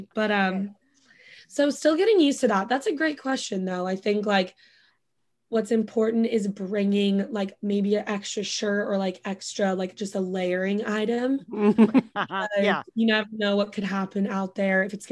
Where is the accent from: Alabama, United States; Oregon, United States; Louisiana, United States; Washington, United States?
Oregon, United States; Bend; now in New York, United States; I live in the East Village with 2 of my friends from college and 1 of my friends who I grew up with in Bend from high school.